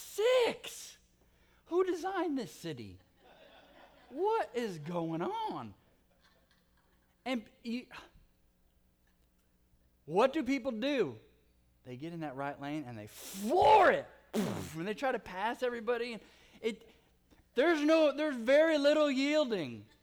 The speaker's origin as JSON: {"language": "English", "region": "California", "country": "United States", "tie": "born or raised there", "said": "Growing up in Southern California, moving to the Midwest, one thing I learned very quickly"}